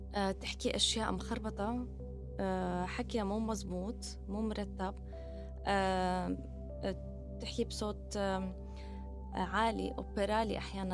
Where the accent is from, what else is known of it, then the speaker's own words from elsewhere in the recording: Kuwait; أنا نحن ولدنا بالكويت أنا وأخواتي، ففي فترة ضليتنا نحن أنا وعندي أنا وأخي الأكبر مني بفترة بالكويت